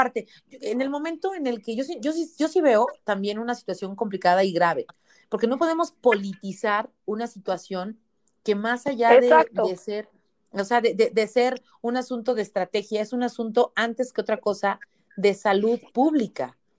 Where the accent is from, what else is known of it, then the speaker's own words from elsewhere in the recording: Mexico; creo que como mexicanos, nunca, sea quien sea